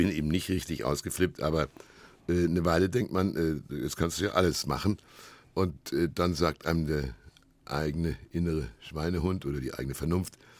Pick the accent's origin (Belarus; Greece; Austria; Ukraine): Austria; Bad Kleinkirchheim, Carinthia; wir sind ja in Bad Kleinkirchheim in Kärnten aufgewachsen, ohne jegliche Eisenbahn